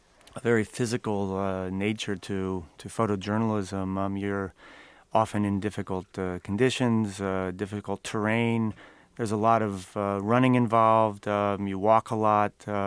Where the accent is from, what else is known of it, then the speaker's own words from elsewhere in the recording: Fort Wayne, Indiana, United States; walking around all kinds of neighborhoods of my hometown, often neighborhoods where I previously had not really spent a lot of time, particularly inner-city neighborhoods, black neighborhoods. Fort Wayne's a very classic American industrial city.